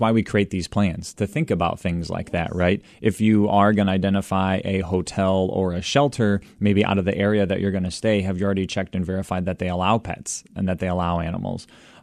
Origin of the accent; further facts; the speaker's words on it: Michigan, United States; You know, I've lived in Michigan. I'm from the West Michigan area. I've been here all my life.